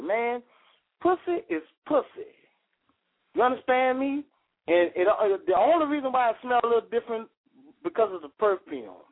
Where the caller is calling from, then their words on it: New Orleans, Louisiana, United States; I'm calling from New Orleans